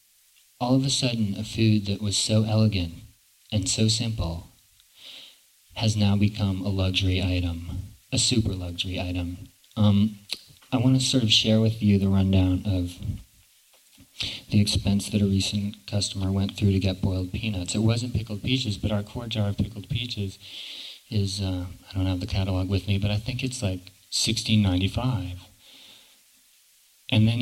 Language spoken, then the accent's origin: English; Charleston, South Carolina, United States; And I remember, I grew up in Charleston, in downtown Charleston, and I remember a peanut vendor